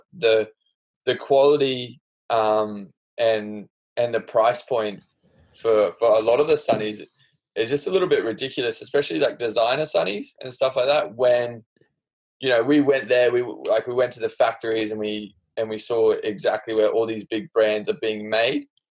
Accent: Australia; I'm Australian.

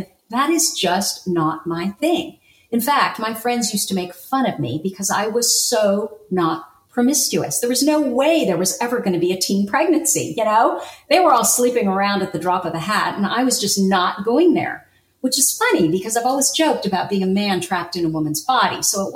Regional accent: San Francisco, California, United States; But we were such city slickers. We came from San Francisco that we did not know that the sound that the Canada geese make is very different than the sound of the bullfrog.

